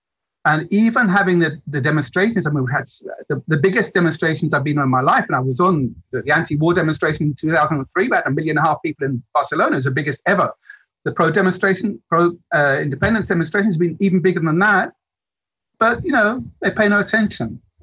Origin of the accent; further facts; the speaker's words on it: United Kingdom; now in Spain; I grew up in Britain